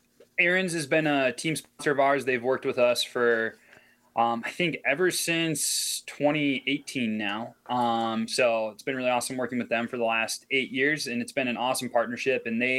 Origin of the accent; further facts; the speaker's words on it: Appleton, Wisconsin, United States; Just because growing up in the Appleton area, I didn't get into cross-country skiing until I was about 16, 17 years old